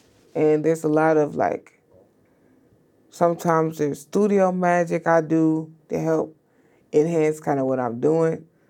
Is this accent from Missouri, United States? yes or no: yes; Kansas City, Missouri, United States; See, I was raised in Kansas City, Missouri, and so we make good, our saying is, if you ain't sneezing, it ain't season.